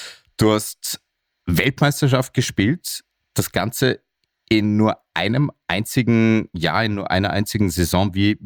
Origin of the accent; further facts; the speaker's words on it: Austria; da sitzen wir als Österreicher ja im selben Schmortopf, wenn man so will.